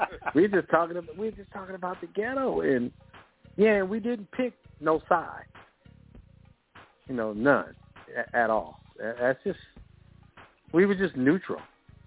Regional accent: Compton, California, United States; I mean, to me, because we're from Compton, it's no big thing.

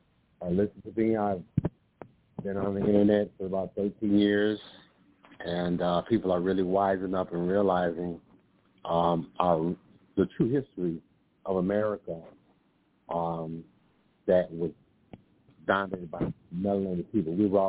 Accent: Chicago, Illinois, United States; from Chicago.

